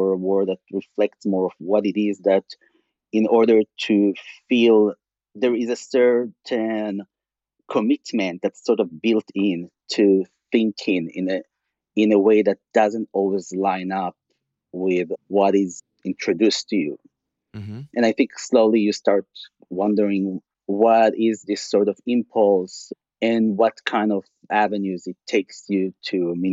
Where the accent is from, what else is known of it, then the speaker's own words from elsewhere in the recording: Israel; I grew up in Israel?